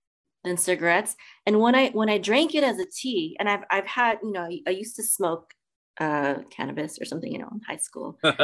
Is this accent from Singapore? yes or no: no; Philippines; I'm from the Philippines.